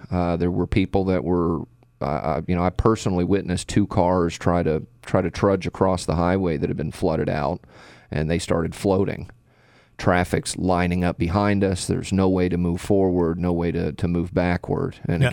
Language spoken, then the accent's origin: English; Texas, United States; I grew up in Texas. I did a lot of work in Oklahoma. I've seen my fair share of tornadoes.